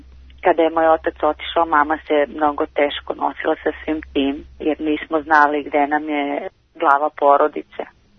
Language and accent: Serbian; Kosovo; born there; A rođena sam na Kosovu.